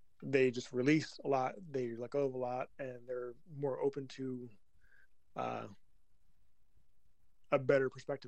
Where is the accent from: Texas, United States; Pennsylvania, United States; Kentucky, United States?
Pennsylvania, United States; born there; also born or lived in North Carolina; Now, I was born out in Western Pennsylvania, which are some of the friendliest people you'll ever meet in your life. And then I moved to North Carolina for a couple of years